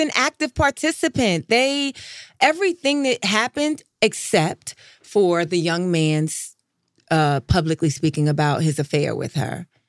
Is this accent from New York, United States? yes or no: yes; New York, United States; I was like, I'm from New York.